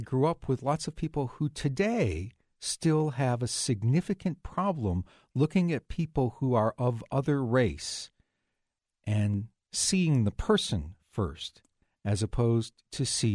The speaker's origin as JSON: {"language": "English", "region": "Northeast", "country": "United States", "tie": "born or raised there", "said": "Growing up in the Northeast, I can remember as a very small child when my grandfather's farm was still being worked"}